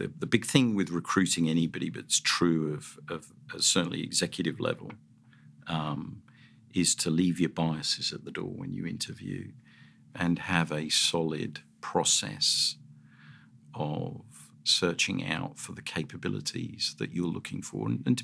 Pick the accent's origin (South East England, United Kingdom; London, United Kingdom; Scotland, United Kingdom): London, United Kingdom; now in Australia; London, that I came from is so very much like the Australian accent, because everybody thought here I was from Australia.